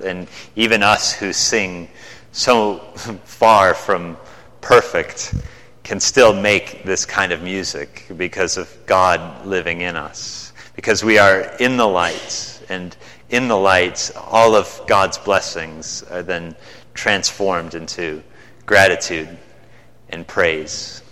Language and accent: English; Midwest, United States; When I was growing up in the Midwest, you could turn on your radio and flip through the stations